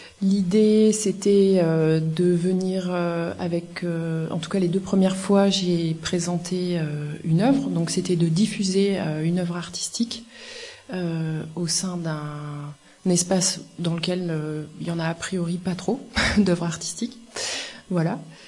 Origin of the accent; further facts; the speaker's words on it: Auvergne-Rhône-Alpes, France; moi, je suis de la Drôme.